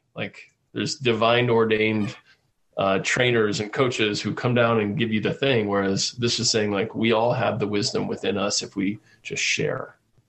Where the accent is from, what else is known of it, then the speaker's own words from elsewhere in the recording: Midwest, United States; me growing up in the Midwest, like I remember corn festivals.